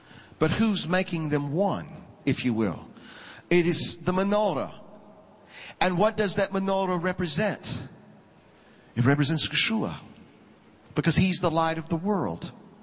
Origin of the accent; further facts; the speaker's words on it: the South, United States; I'm from the South, I can say that.